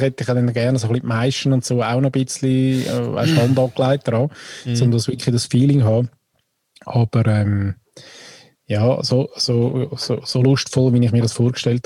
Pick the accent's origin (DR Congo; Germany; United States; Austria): Austria; ich bin Österreicher.